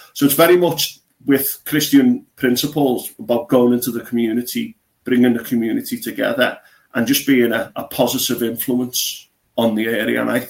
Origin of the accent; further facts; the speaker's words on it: Bootle, North West England, United Kingdom; I'm from Bootle originally, but I was living in Formby at the time.